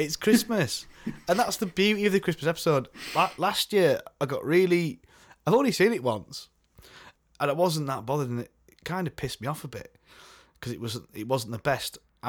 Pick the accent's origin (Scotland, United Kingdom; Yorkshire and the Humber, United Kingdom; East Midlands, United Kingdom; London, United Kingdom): Yorkshire and the Humber, United Kingdom; I'm a Yorkshireman.